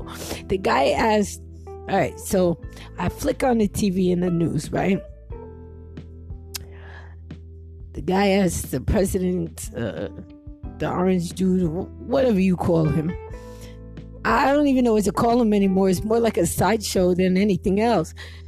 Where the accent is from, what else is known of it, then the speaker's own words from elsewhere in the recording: New Jersey, United States; And I'm from Jersey.